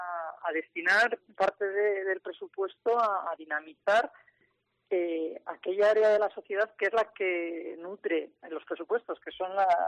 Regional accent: La Rioja, Spain; para mí es una vergüenza el que como riojana tengamos que seguir sosteniendo a una consejera que además es una transfuga

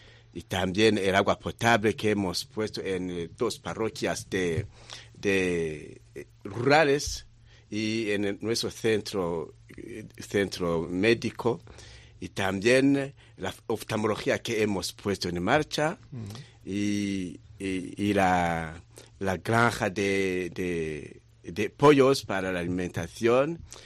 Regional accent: Burundi; also born or lived in Cameroon; now in Madrid, Spain; Yo soy de Burundi.

